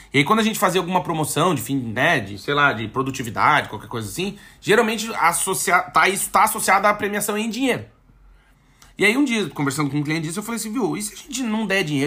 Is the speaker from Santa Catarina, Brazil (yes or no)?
yes; Brusque, Santa Catarina, Brazil; Sou de Brusque.